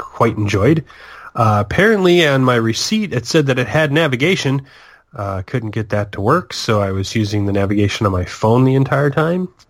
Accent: Chicago, Illinois, United States; That's probably my last flight that I'll be taking to Orlando as a Chicagoan.

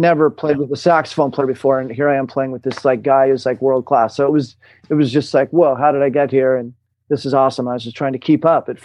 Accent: California, United States; I grew up in Southern California

